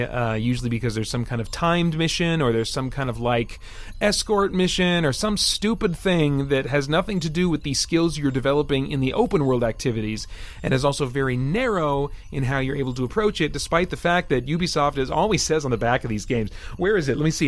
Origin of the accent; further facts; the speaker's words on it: Montana, United States; I'm not actually from North Dakota originally. I was born in eastern Montana, but my mom has family in North Dakota, so we were living in kind of eastern Montana and visiting western North Dakota quite a bit.